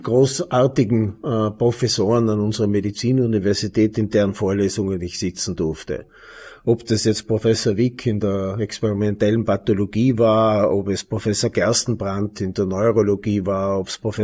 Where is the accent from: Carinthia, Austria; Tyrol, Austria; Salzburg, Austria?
Tyrol, Austria; Schwaz; meine Heimatstadt, in der ich aufgewachsen bin und der ich ansässig bin, ist Schwarz, und Schwarz hat ca. 14.000 Einwohner.